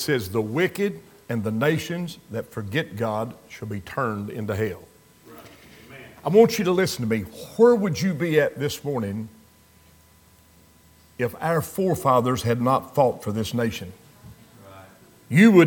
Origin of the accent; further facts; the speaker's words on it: Crab Orchard, Kentucky, United States; When I was a boy, I was born and raised in Lincoln County, Kentucky. Little place called Crab Orchard, population 750.